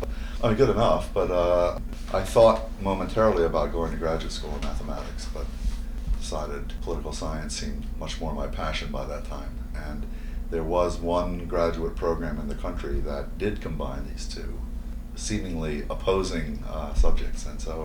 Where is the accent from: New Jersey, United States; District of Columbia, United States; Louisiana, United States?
District of Columbia, United States; Washington; I grew up in Washington, D.C. Walter Cronkite and Roger Mudd were my local TV announcers.